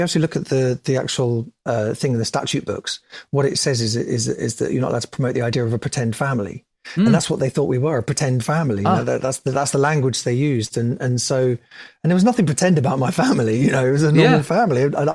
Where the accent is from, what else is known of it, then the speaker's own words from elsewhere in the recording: London, United Kingdom; I went to school in North London in Southgate is where I went to school. And because I was raised in Bounds Green, went to school in Southgate. My dad's house was Barnet.